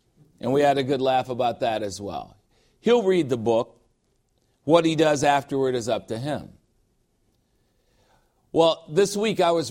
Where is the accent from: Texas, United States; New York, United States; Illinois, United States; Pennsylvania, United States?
Illinois, United States; Chicago; In my hometown of Chicago, they have a statue of her.